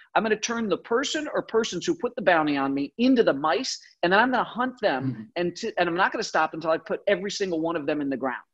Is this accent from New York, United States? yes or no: no; Chicago, Illinois, United States; I grew up in Chicago. My dad is a no longer active Marine.